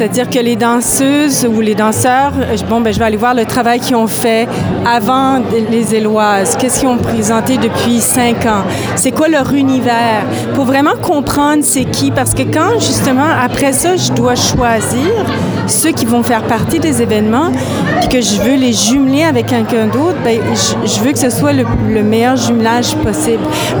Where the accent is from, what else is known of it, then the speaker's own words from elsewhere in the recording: Moncton, New Brunswick, Canada; moi, je suis originaire de Moncton